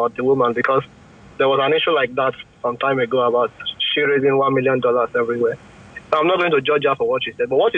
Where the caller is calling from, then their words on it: Finland; From Finland.